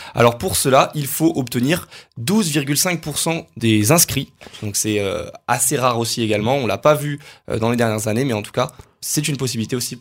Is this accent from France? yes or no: yes; Occitanie, France; born there; je vote dans ma région natale.